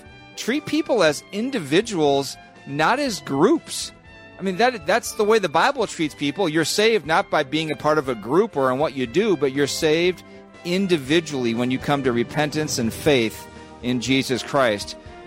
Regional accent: Minnesota, United States; I'm a husband. I'm a father. I'm a son. I'm a American. I'm a Minnesotan.

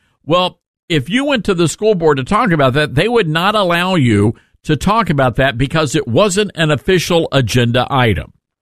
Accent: Germantown, Tennessee, United States; Big trouble brewing in my hometown over in Germantown, Tennessee.

